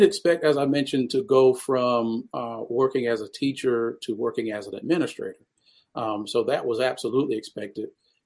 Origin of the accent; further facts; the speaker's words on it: North Carolina, United States; I was actually preparing to become a school administrator in my home state of North Carolina.